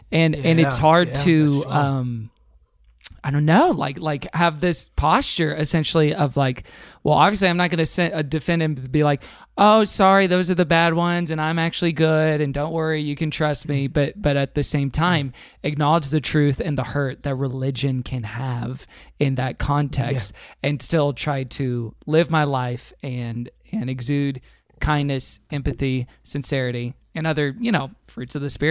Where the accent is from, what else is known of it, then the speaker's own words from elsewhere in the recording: Kingwood, Texas, United States; now in Pasadena, United States; We're both in Pasadena, California. I grew up in Houston, Texas, though, so not too far from